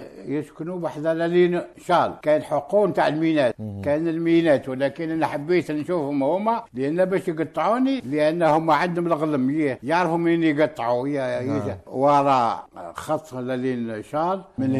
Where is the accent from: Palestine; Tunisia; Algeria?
Tunisia; moved away as an adult; أنا كنت خايف من تونس